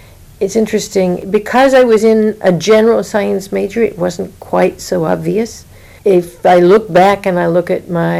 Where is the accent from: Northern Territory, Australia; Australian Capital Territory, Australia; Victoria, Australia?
Victoria, Australia; Melbourne; moved away as an adult; now in United States; I grew up in Melbourne, Australia. My family immigrated to the U.S. in 1962 when I was a college student.